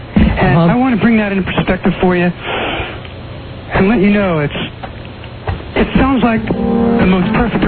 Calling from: Sacramento, California, United States; I know these things because I'm calling from Sacramento.

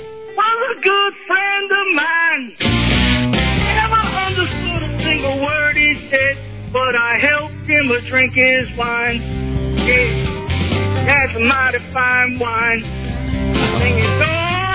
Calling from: Waldorf, Maryland, United States

